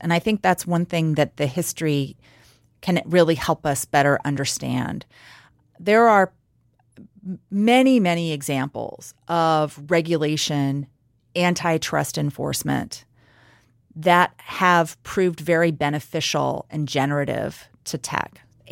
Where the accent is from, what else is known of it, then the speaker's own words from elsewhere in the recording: Seattle, Washington, United States; The Bay Area and my hometown of Seattle have become very expensive places.